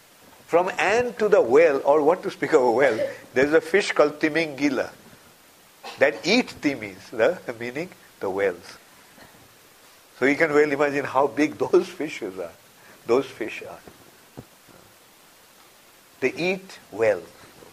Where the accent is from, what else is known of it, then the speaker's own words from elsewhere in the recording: India; I was brought up in India, born and brought up in India.